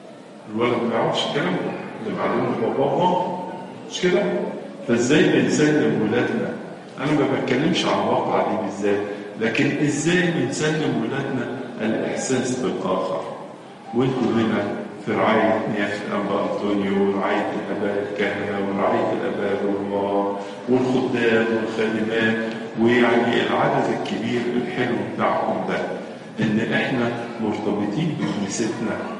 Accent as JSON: {"language": "Arabic", "country": "Egypt"}